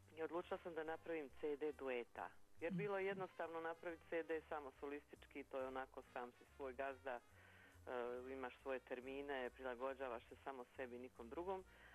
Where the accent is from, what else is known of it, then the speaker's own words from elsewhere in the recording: Sarajevo, Federation of Bosnia and Herzegovina, Bosnia & Herzegovina; moj rodni grad Sarajevo